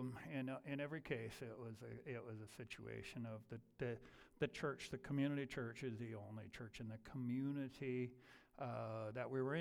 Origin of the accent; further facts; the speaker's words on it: Washington, United States; I was born and raised right here in Whatcom County.